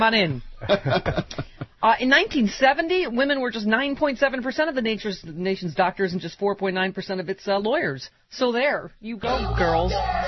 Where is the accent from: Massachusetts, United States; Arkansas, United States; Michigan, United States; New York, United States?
New York, United States; Lockport; Also, I'm a Polak from Lackport.